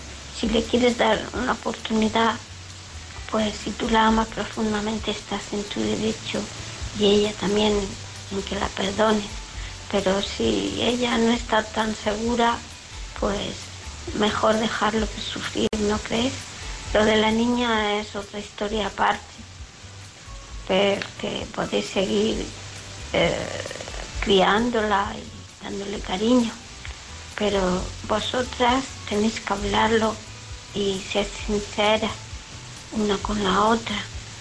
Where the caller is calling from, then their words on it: Murcia, Region of Murcia, Spain; de Murcia.